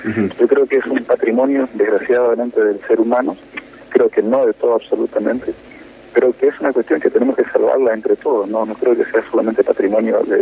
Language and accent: Spanish; Argentina; Más allá de las diferencias políticas, ideológicas, todos somos argentinos.